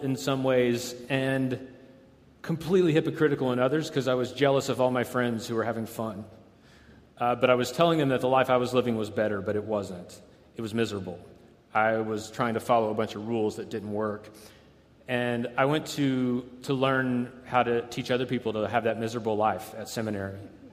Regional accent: Cincinnati, Ohio, United States; also born or lived in Las Vegas; excited to be here. I'm from Cincinnati, I guess.

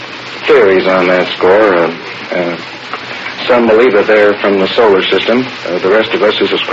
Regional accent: New York City, New York, United States; New York City.

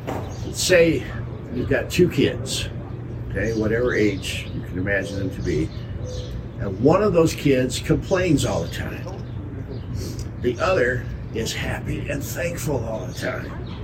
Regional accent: United States; born there; I was born in America. I was born white.

